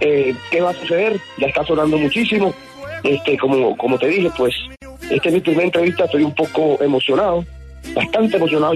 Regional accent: Venezuela; moved away as an adult; now in Colombia; yo soy de Venezuela, soy venezolano.

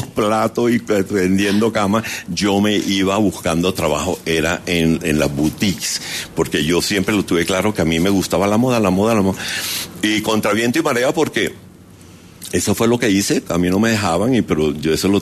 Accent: Cartagena, Bolívar, Colombia; also born or lived in Mompox; yo nací en Mompox, pero mi padre trabajaba en una petrolera, entonces viajaba mucho que Bogotá, de pronto estábamos otra vez en Cartagena, y mi infancia fue en Cartagena.

